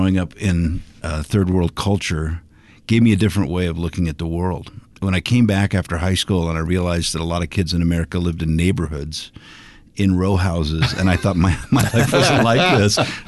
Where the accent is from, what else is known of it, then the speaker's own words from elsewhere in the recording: Hong Kong; growing up in Asia, in Hong Kong, you know, I see myself, when I say where's home, in my mind, it's Hong Kong